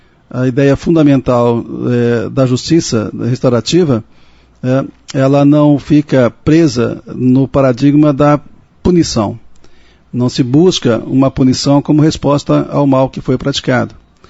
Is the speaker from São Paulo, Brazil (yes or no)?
no; Maringá, Paraná, Brazil; Eu fiz a graduação em Direito aqui em Maringá. Eu sou natural de Maringá.